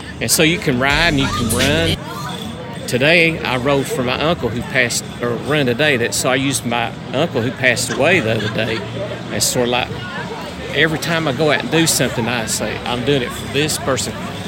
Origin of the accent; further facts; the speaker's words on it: Pineville, United States; born there; I was born in Pineville over here at the hospital